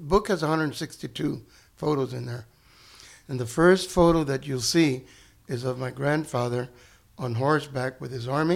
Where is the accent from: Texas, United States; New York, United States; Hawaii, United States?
Texas, United States; Temple; They literally met a few miles down from my hometown. I was looking at a book about my hometown Temple.